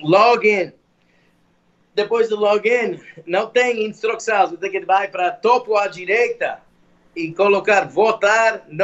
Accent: United States; Portuguese is a second language; now in Brazil; a gente somos americanos, mas a gente encanta, adora a cultura brasileira

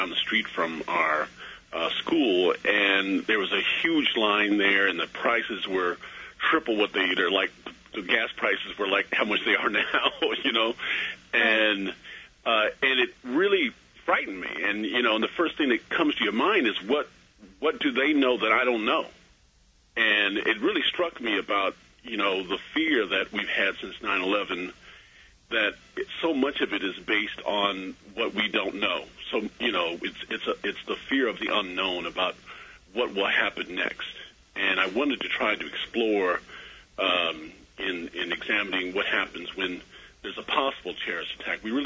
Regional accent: Kansas, United States; Well, you know, I live in Kansas, and I grew up in Kansas, and I was teaching.

